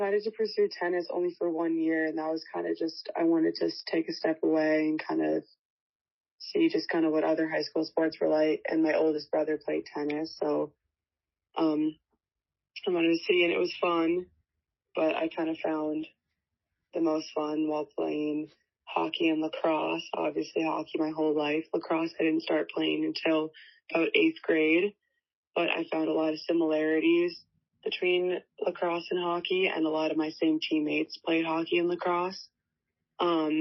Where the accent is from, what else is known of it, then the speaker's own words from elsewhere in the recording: Minnesota, United States; Obviously, yeah, growing up in Minnesota, surrounded by everything hockey